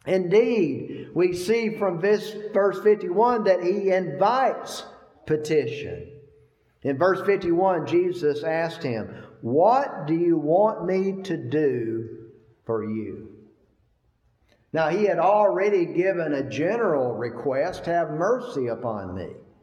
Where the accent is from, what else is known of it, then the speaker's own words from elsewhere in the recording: Georgia, United States; I'm from Georgia, and so when I'm on the road to Georgia, I don't want to stop.